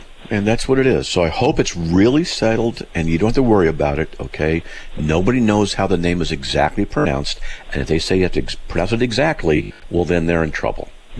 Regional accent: Wyoming, United States; born there; now in Idaho, United States; I'm on the radio. I'm 67 years old. I was born in Wyoming. I've moved 40 times. I now live in Idaho.

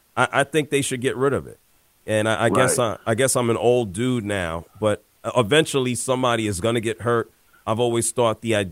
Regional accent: New York, United States; I mean, I grew up in New York. I'm used to people being on top of me

